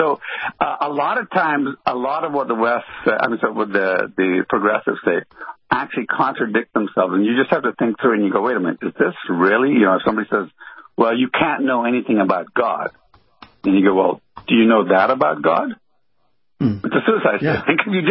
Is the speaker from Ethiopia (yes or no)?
yes; Ethiopia; also born or lived in Ghana / Sudan / Yemen / Jamaica; So my background is I was born in Africa, in Ghana, and grew up in Ethiopia and Sudan and Yemen and Jamaica.